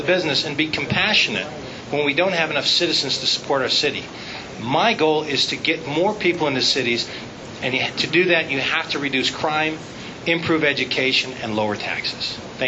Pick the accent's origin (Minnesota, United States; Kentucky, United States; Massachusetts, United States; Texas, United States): Minnesota, United States; now in Richmond, United States; I grew up in Minnesota, born, raised, educated, bachelor's degree in economics, and I really do enjoy living in Richmond.